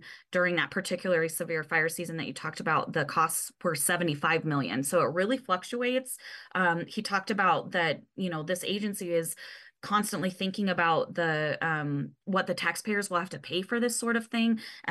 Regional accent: Idaho, United States; I'm from Eastern Idaho, where they do, the biggest show in Idaho there.

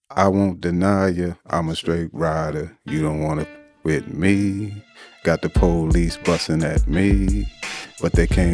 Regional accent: Riverside, California, United States; I'm from Riverside, California

